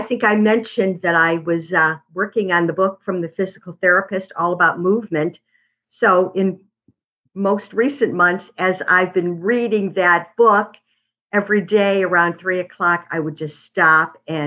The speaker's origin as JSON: {"language": "English", "town": "Syracuse", "region": "New York", "country": "United States", "tie": "born or raised there", "said": "I grew up in Syracuse, still my home, and siblings are there."}